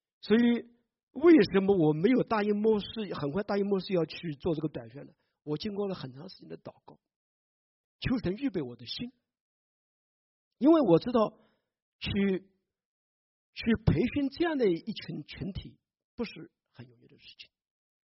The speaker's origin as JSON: {"language": "Chinese", "country": "China", "lives_now": "North America", "said": "我们来到这个北美，我们的家乡，我们的故土还在中国，"}